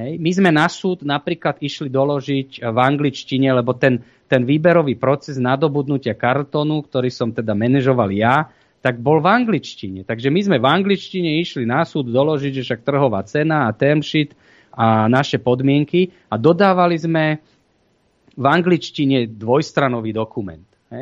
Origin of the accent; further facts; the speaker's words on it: Bratislava, Bratislava Region, Slovakia; Ja som z Bratislavy